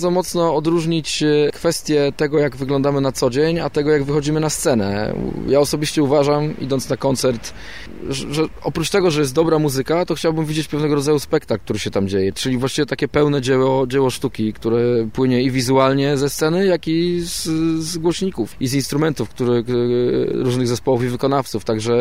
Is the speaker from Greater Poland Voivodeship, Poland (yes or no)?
yes; Poznań, Greater Poland Voivodeship, Poland; Tak, jesteśmy z Poznania, obydwaj.